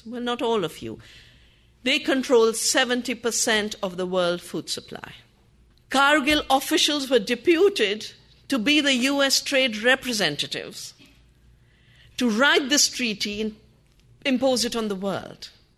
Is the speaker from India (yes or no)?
yes; Uttarakhand, India; English is a second language